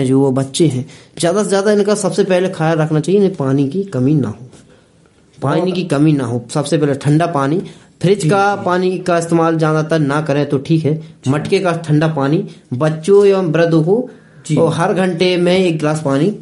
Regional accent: Bangaon, India; मैं बनगांव गांव से बिलोंग करता हूं।

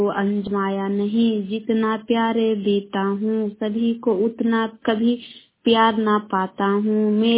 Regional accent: Patna, Bihar, India; now in Sheikhpura, India; मैं गोवा से शेखपुरा से बोल रही हूँ। मैं पटना जिला के रहने वाले हूँ।

